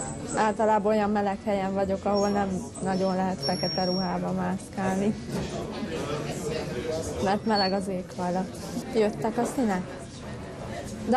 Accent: Hungary; Én egyébként nagyon büszke vagyok arra, hogy magyar vagyok, és mindig alig várom, hogy magyarul beszélhessek a hajón. Én imádok magyarul beszélni, és a leggyönyörűbb nyelvnek tartom a mai napig.

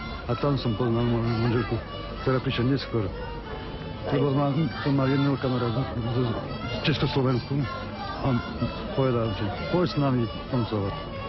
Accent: France; born there; Slovak is a second language; Ja som rodený Francúz, nemám slovenské korene, ale moja manželka pochádza zo Slovenska.

